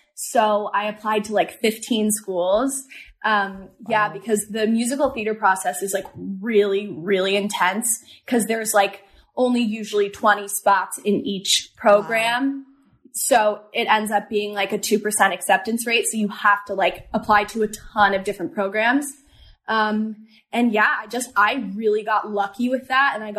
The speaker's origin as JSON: {"language": "English", "region": "Pennsylvania", "country": "United States", "tie": "born or raised there", "said": "I grew up right outside of Philly."}